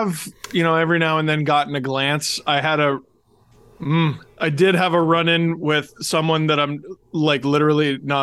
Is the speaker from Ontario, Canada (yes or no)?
yes; Scarborough, Ontario, Canada; Yeah, I grew up in Wayne Simmons' neighborhood, so he played hockey, and we're the same age.